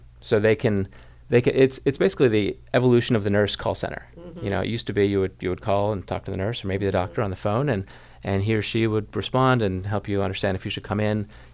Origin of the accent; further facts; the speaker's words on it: Michigan, United States; I'm from Michigan, if it's the middle of the winter